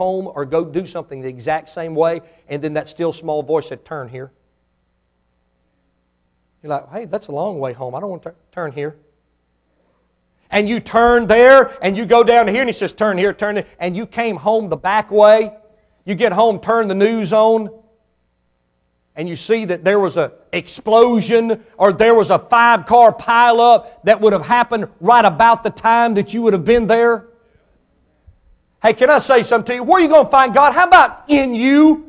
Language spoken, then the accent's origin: English; Mississippi, United States; born there; I wasn't real smart. I was born in Mississippi.